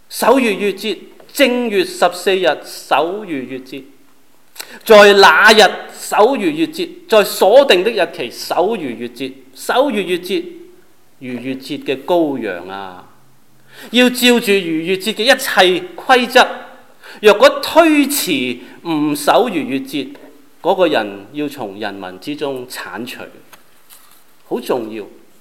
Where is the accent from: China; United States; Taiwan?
China; 跟我們中國人的新年是不同。